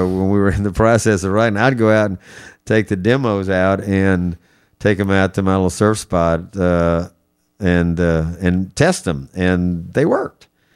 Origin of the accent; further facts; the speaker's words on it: Alabama, United States; growing up on the Alabama shore, not the Aloha State.